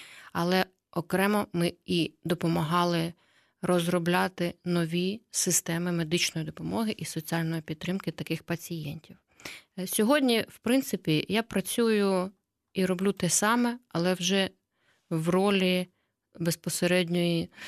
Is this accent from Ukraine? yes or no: yes; Kyiv, Ukraine; все життя працюю в місті Києві, це моє рідне місто.